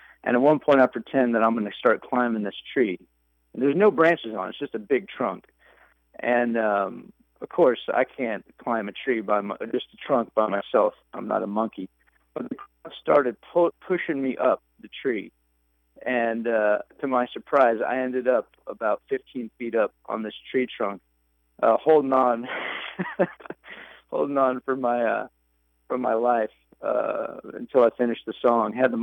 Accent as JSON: {"language": "English", "region": "Texas", "country": "United States", "tie": "born or raised there", "moved": "yes", "lives_now": "New York, United States", "said": "I've lived here for 15 years now, but I grew up in Texas."}